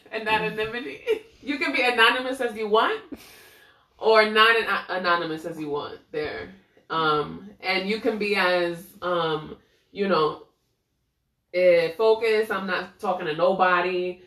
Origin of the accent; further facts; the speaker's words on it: Brooklyn, New York, United States; no matter how long I'm away from New York or Brooklyn, I go visit and it's back to the same old shit.